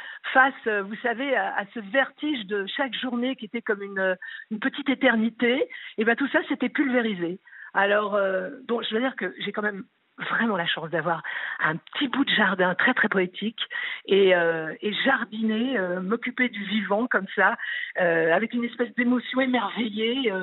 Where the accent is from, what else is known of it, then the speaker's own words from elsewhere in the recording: Southern France, France; now in Paris, France; Moi, je viens du sud de la France. Je vivais à la campagne quand j'étais petite